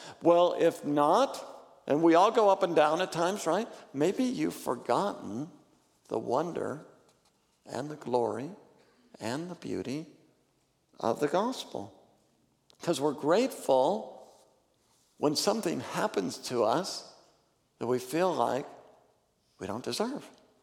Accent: Oregon, United States; also born or lived in Los Angeles; now in Minnesota, United States; But Minnesota, I'm from Oregon originally. I'm not a native Minnesotan. And before I lived in Minnesota, I lived 6 years in Los Angeles area.

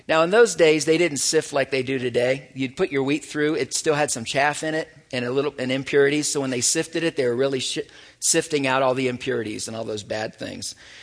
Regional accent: Texas, United States; I'm from Texas, y'all.

